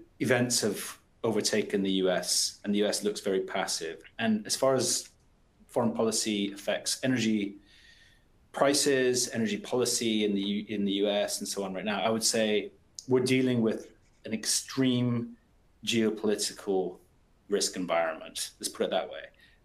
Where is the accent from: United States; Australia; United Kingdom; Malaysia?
United Kingdom; Obviously, I'm a Brit. I live here.